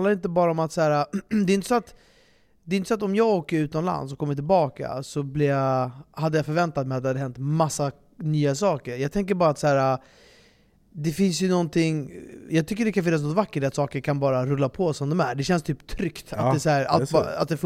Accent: Sweden; För jag är ju svensk.

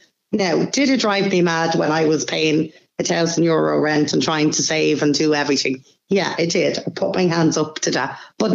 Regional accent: Dublin, Leinster, Ireland; now in Mayo, Ireland; I'm from Dublin, but live in Mayo because obviously the rent and the paying and the childcare and all. So we moved to Mayo.

